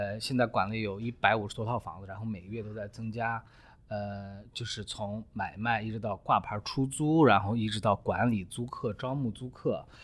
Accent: Xinjiang, China; 然后我太太也是新疆人，我也是新疆人，我们从小一起长大的

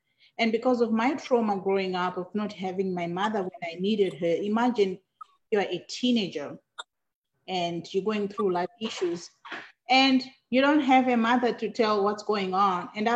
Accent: Zimbabwe; And growing up, I grew up in Zimbabwe, and I lost my mother.

